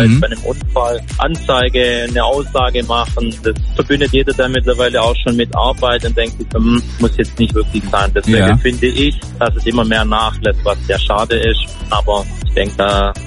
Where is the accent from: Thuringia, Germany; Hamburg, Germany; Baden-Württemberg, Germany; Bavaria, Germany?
Baden-Württemberg, Germany; Aus Baden-Württemberg, in der Nähe von Stuttgart.